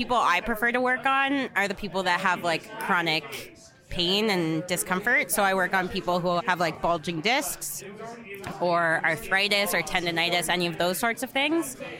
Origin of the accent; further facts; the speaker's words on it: Ottawa, Ontario, Canada; now in Calgary, Canada; Like, 90% of my friends were born and raised in Calgary, but I'm from Ottawa.